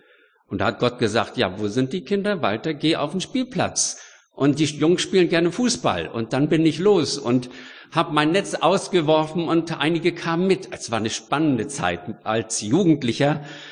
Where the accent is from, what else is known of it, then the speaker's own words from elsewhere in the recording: Lübeck, Schleswig-Holstein, Germany; Ich bin in Lübeck-Travemünde aufgewachsen und bin schon so als Teenie hierher gekommen mit dem Pastor, denn Lauenburg war die Außenstation von der Gemeinde Lübeck.